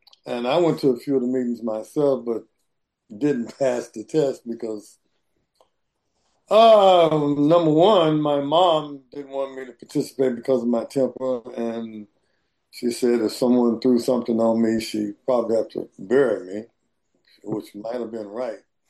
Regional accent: Oklahoma City, Oklahoma, United States; We have a special guest tonight that I've known about since, well, when I was a kid growing up in Oklahoma City.

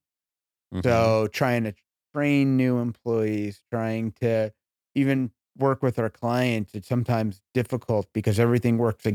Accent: Port Chester, New York, United States; now in Harrison, United States; Just above Manhattan, mm-hmm. born in Portchester. And I live in Harrison, New York now.

